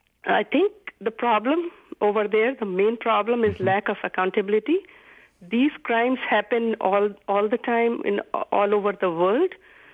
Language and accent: English; Delhi, India; now in United States; I am from India, and I was born and raised in India before I moved to U.S. And while I was growing up, I lived in a town very close to New Delhi.